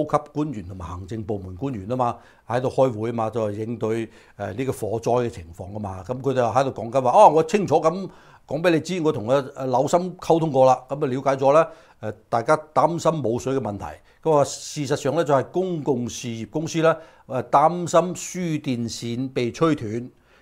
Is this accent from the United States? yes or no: yes; California, United States; 所以我哋自己加州人嚟講啦或者係我哋美國人嚟講嘅話咧